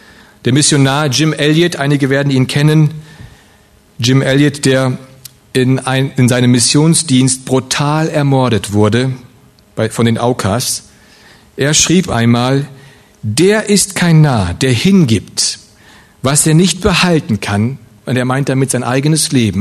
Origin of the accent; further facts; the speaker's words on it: Russia; Ich komme aus Russland und meine Vorfahren haben in Russland heftig gelitten für ihren Glauben.